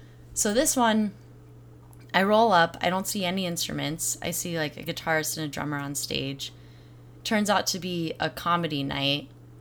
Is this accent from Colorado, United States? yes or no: yes; Colorado, United States; I'm from Colorado. I'm the only lesbian within 100 miles.